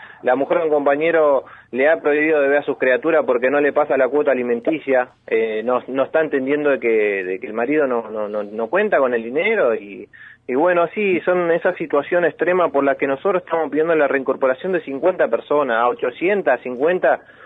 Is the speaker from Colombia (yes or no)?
no; Ezeiza, Buenos Aires Province, Argentina; De Ezeiza.